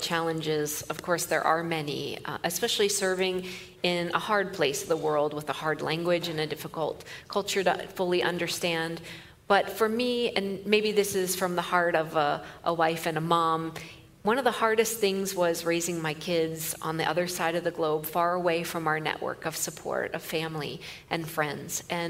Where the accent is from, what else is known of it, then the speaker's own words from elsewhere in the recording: Erie, Pennsylvania, United States; I grew up on Lake Erie. I'm from Erie, Pennsylvania, so it can't be that much different.